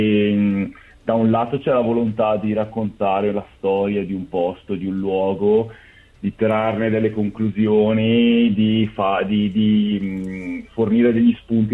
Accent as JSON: {"language": "Italian", "town": "Bergamo", "region": "Lombardy", "country": "Italy", "tie": "born or raised there", "said": "Quindi noi che siamo cresciuti a Bergamo e nella provincia di Bergamo, abbiamo visto innumerevoli esempi"}